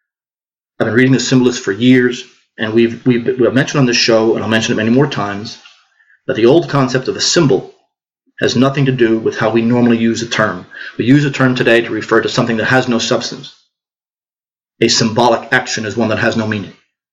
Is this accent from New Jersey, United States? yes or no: yes; New Jersey, United States; I'm from New Jersey. He went to the same high school as my father, the St. Peter's Prep.